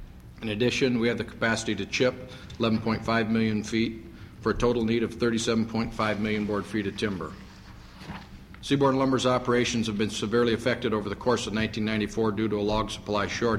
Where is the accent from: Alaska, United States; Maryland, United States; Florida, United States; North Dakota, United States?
Alaska, United States; 40 years of my life in southeastern Alaska and primarily the Prince Wales Island and Ketchikan communities. I grew up on Prince Wales Island in a timber harvesting family.